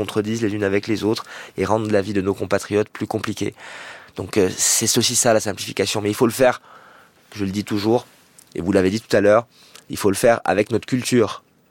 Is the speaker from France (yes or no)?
yes; Corsica, France; même si c'est pas forcément chez moi en Corse que ça se passe.